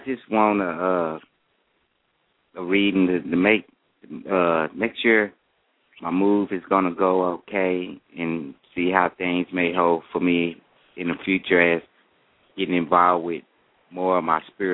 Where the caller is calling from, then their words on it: Fort Worth, Texas, United States; Hello, how y'all doing? … I'm calling from Fort Worth, Texas.